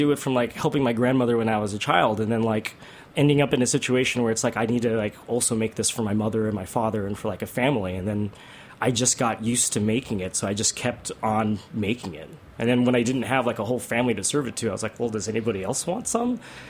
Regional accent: South Korea; And I grew up eating jajangmyeon in Korea

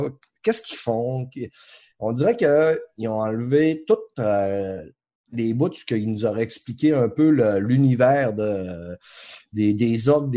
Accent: Quebec, Canada; accent: Saguenay; moi, en plus, j'ai mon accent du Saguenay, puis, tu sais, mon accent du Saguenay, moi, je l'entends pas. Sauf que quand je me réécoute, là, je l'entends, mon accent du Saguenay. Puis, étant donné que je reste plus au Saguenay, ça fait environ 4-5 ans

